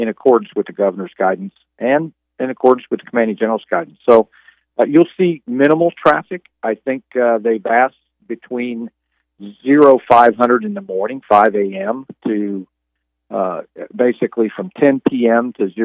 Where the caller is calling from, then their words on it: Chapman, Kansas, United States; I'm following the direction of the governor and staying at home and working from home here in Chapman, Kansas.